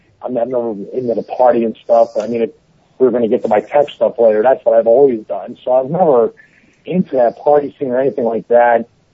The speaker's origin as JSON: {"language": "English", "town": "Philadelphia", "region": "Pennsylvania", "country": "United States", "tie": "born or raised there", "said": "I'm 40 years old. I grew up in Philadelphia."}